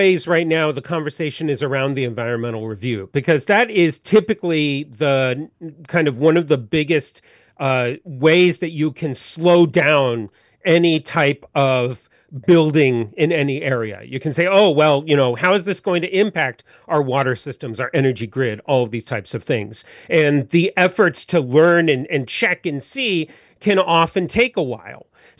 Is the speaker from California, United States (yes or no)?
yes; California, United States; So I am originally from California.